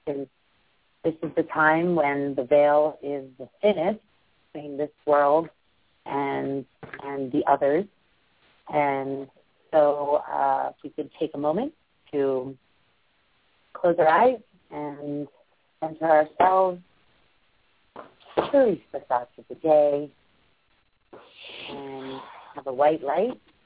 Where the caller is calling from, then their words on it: New York City, New York, United States; I am your host, and I'm calling in from New York City.